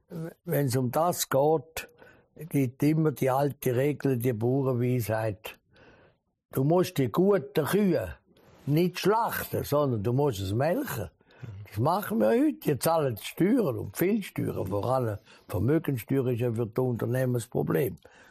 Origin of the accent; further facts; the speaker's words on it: Switzerland; Aber wir sind Schweizer, die Generation, Mutter und Vater.